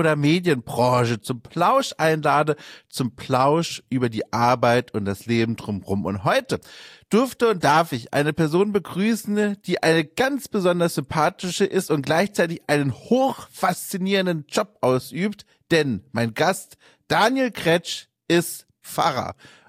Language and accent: German; Bavaria, Germany; Ich bin aufgewachsen in Süddeutschland, in Franken, in einem kleinen Dörfchen und wurde dort herangeführt, quasi von Kindesbeinen an die Welt der katholischen Kirche.